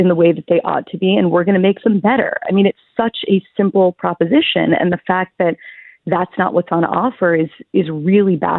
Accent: Pittsburgh, Pennsylvania, United States; I was born and raised in Pittsburgh.

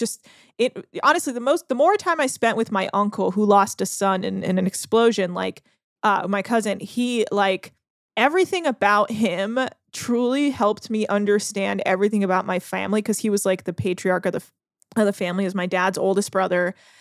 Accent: United States; born there; And it's like, I'm American. Right. I was born here.

